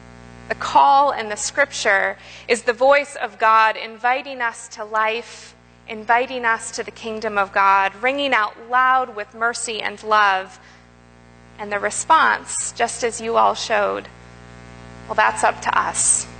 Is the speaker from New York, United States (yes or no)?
no; Chicago, Illinois, United States; So as Austin shared, I grew up in Chicago.